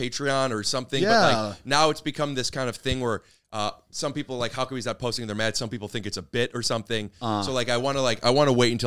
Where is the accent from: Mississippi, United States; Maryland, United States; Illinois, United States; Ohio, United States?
Ohio, United States; We were a good team, and I'm from Northeast Ohio, where they're from.